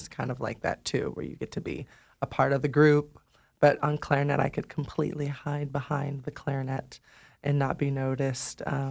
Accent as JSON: {"language": "English", "town": "Tacoma", "region": "Washington", "country": "United States", "tie": "born or raised there", "lives_now": "Portland, United States", "said": "I grew up in Tacoma, Washington. I've lived here in Portland for the past 10 years, actually going on 11."}